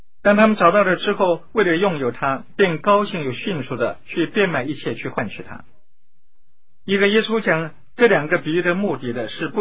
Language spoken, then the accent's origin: Chinese; China; 我们中国人古代呢，关于这样的历史也很多